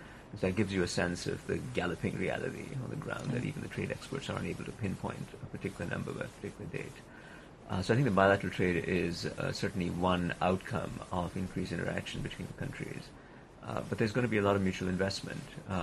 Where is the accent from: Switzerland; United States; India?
India; To me, as a child growing up in India, it was inconceivable that he would do business with China.